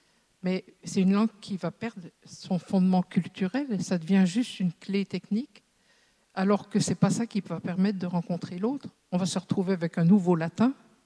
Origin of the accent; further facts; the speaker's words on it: France; Nous, on est français, on n'est pas très portés là-dessus